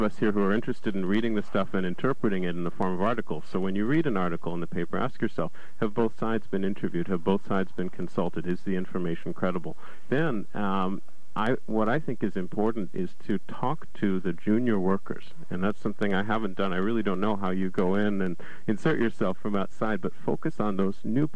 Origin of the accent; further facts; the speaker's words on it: Canada; now in United States; I'm from Canada, so, you know, I'm used to single-payer and a big supporter.